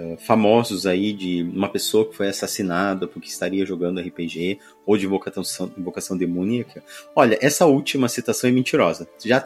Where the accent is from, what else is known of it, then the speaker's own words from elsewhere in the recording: Passo Fundo, Rio Grande do Sul, Brazil; born there; porque eu sou gaúcho, né, nasci em Passo Fundo, Rio Grande do Sul.